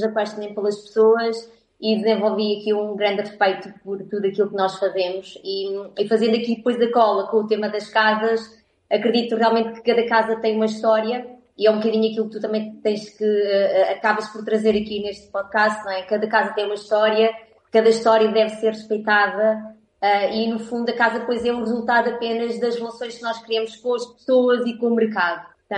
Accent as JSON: {"language": "Portuguese", "region": "Lisbon", "country": "Portugal", "lives_now": "Algarve, Portugal", "said": "vivo no Algarve. Eu sou de Lisboa, estou na medicina imobiliária desde 2003"}